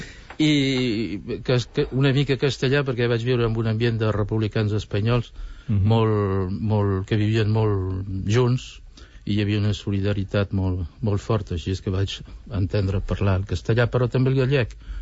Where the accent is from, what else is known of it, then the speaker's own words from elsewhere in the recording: France; m'he criat, he nascut a França i m'he criat totalment a França, a l'escola francesa